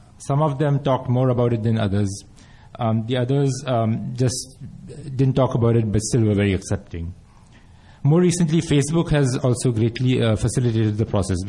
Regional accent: Mumbai, Maharashtra, India; also born or lived in Pune; I grew up in India. I was born in Mumbai, and I grew up in Mumbai and Pune, which is a city about 100 miles from Mumbai.

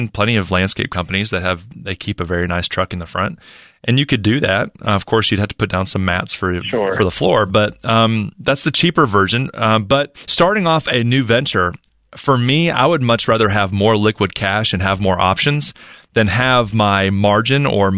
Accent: Charlotte, North Carolina, United States; And first on the line from my hometown, from Charlotte, North Carolina, this is Patrick.

